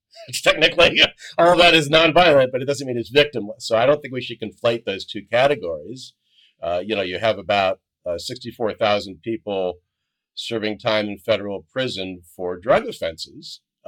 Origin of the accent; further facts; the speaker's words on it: Wilkes-Barre, Pennsylvania, United States; this judge from my hometown, Wilkes-Barre, Pennsylvania